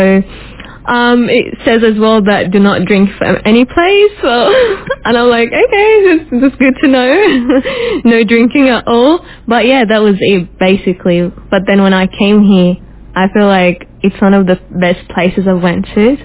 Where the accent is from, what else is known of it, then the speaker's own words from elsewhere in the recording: Australia; also born or lived in Egypt; now in Indonesia; I'm from Australia, originally from Egypt.